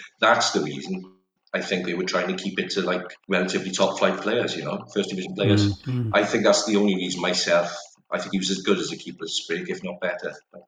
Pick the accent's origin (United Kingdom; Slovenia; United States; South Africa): United Kingdom; Wales; And we didn't, as usual, being Welsh, especially in that time, I'd never expected Wales to win, you know. But I was always, being an enthusiastic, avid or mental supporter of Wales, I just hoped and prayed.